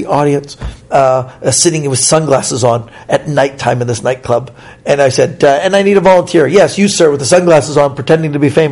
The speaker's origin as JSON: {"language": "English", "country": "Canada", "said": "and I'm Canadian. I don't know nothing about"}